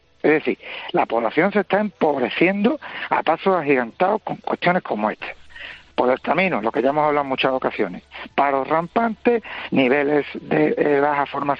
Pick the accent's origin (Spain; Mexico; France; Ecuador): Spain; Cádiz, Andalusia; nos sentimos todos, tanto andaluces como gaditanos, y lo que estamos planteando es simplemente que se nos dé pues las herramientas para que nuestra ciudad se pueda desarrollar